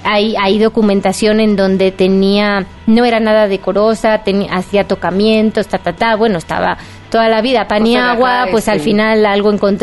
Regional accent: Spain; now in Mexico; Bueno, yo como española

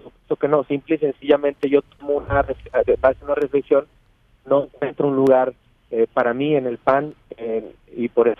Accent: Mexico; además de ser servidor público, soy un mexicano todavía joven, consciente de que nuestro país no tiene tiempo que perder

